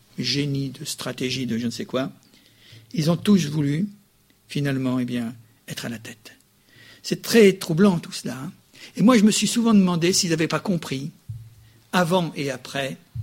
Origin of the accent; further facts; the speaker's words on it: France; Notre identification unitaire, c'est que nous sommes français.